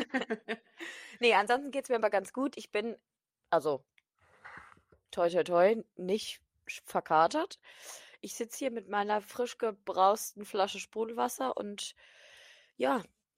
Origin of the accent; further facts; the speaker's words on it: Germany; Dann war so, aus welchem Land kommst du? Und ich gesagt, ich bin wirklich eine deutsche Kartoffelmaus.